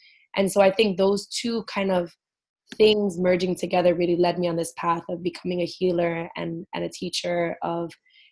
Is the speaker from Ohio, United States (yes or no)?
no; Brooklyn, New York, United States; I grew up in Brooklyn, and I remember seeing homeless people and this specific man that always sat in front of the Duane Reade.